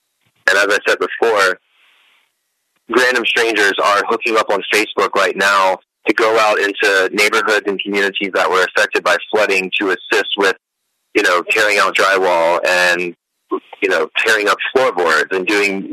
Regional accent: Baton Rouge, Louisiana, United States; I don't know that I return to the same community. I don't know that Baton Rouge will ever be

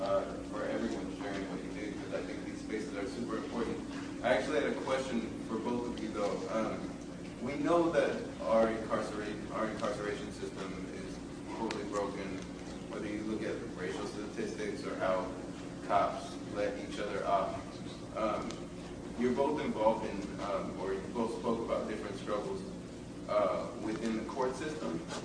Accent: Oakland, California, United States; I'm from Oakland.

